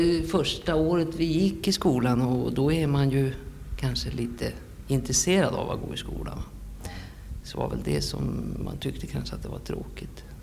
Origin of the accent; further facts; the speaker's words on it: Almtuna, Uppsala County, Sweden; born there; Jag är född i Almtuna.